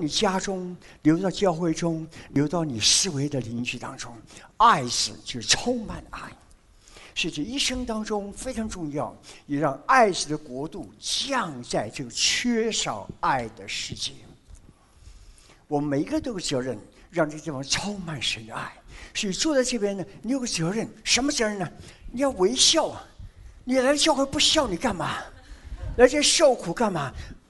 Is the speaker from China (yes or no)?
yes; China; 哎，我们中国人脑筋很清楚的